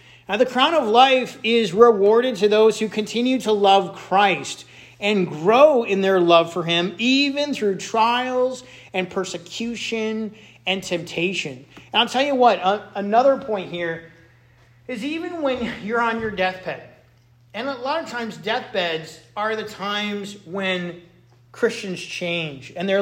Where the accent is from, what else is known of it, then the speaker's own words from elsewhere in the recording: Michigan, United States; I said terrible state because I'm from Michigan and we hate Ohio.